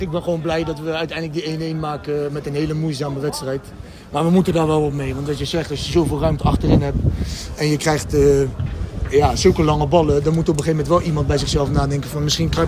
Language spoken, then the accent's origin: Dutch; The Hague, South Holland, Netherlands; now in Naaldwijk, Netherlands; Ik kom zelf uit Den Haag en ik woon nu in Naaldwijk.